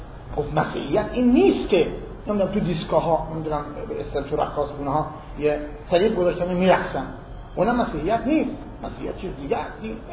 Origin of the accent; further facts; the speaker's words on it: Iran; که احساس نکنه من ایرانی هستم